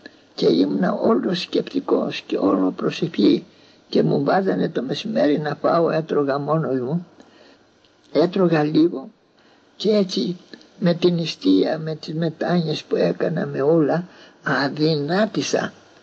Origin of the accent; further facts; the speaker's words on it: Kalloni, North Aegean, Greece; Έφυγα μια φορά από την πατρίδα μου, από τη Μυτιλήνη, από την Καλονή και πήγα στο Άγιον Όρος.